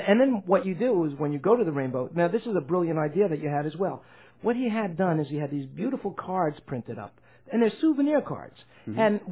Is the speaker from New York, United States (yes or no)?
yes; New York, United States; it's a two-floor story, and I come from New York.